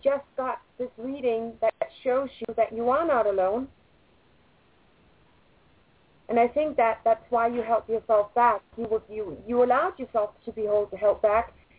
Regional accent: Denmark; moved away as an adult; now in Los Angeles, United States; I am originally from Denmark. I've lived the past, I'd say, 12 to 13 years in Los Angeles in the West Hollywood, Beverly Hills area.

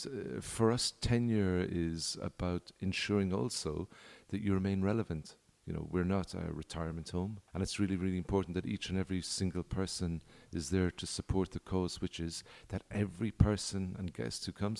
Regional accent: Ireland; Mexicans, you know, I'm Irish.

